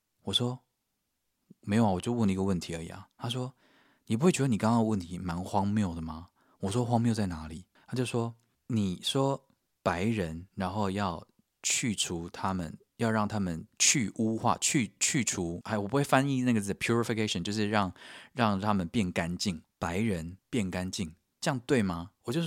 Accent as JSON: {"language": "Chinese", "country": "Taiwan", "said": "我就说：“我从台湾来的啊。”"}